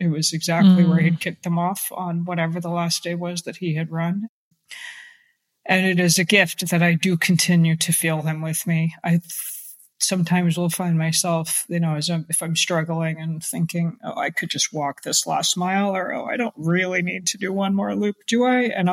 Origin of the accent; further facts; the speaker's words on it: Atlanta, Georgia, United States; the Peachtree Road Race, which I grew up running in Atlanta, where I mostly grew up.